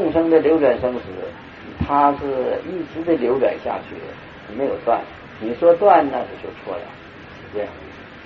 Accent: Hong Kong; now in United States; 我是在美国常住的，师父是华侨嘛，现在来说你也可以说我是华侨，也可以这么说，不过我是从香港去的。

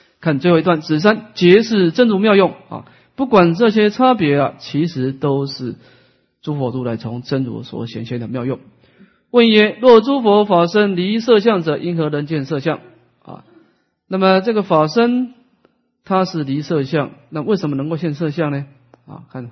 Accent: Taiwan; 跟我们台湾人的发音不一样啊

